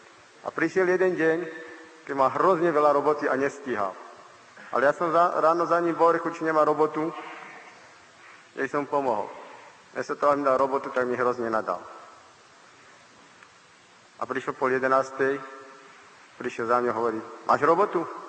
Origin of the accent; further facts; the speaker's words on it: Partizánske, Trenčín Region, Slovakia; u nás v Partizánsku máme takú jednu peknú pieseň